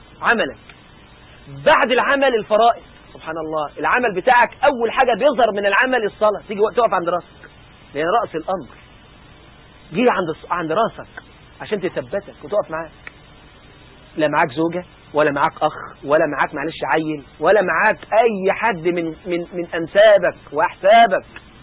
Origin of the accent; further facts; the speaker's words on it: Upper Egypt, Egypt; في الصعيد عندنا في مصر مثلا في كده في أنساب عائلات ضخمة وكبيرة